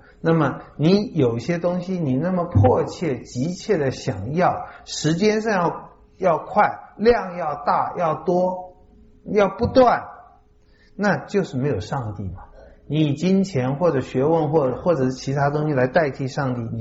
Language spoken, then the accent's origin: Chinese; China; 对我们中国人而言哈